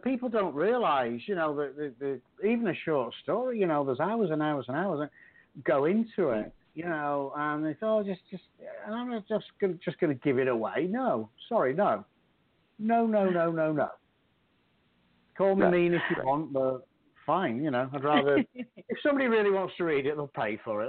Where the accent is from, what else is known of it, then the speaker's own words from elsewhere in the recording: Yorkshire and the Humber, United Kingdom; because I'm a Yorkshireman. We're known for our thriftiness, you know.